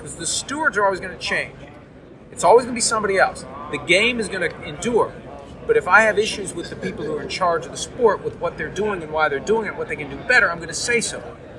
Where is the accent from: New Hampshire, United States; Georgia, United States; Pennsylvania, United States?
Pennsylvania, United States; Pittsburgh; I grew up near Pittsburgh. The neighborhood we lived in, we were the only house that was getting that game that day.